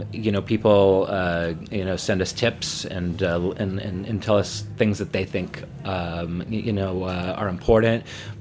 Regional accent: New York, United States; I think as a New Yorker, sometimes you're just sort of trained not to look at too much.

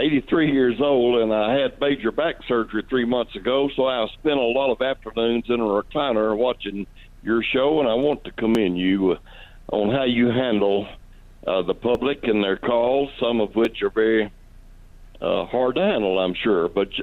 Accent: Tennessee, United States; And I grew up in Middle Tennessee, and I started listening to Tennessee University's broadcast, and in the late 40s

